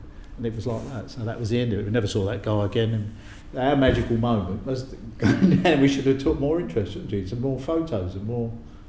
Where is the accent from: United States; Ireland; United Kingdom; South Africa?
United Kingdom; Bethnal Green, London; moved away; we grew up in Bethnal Green together. But I've never seen them since I moved away, so that's 50-odd years ago.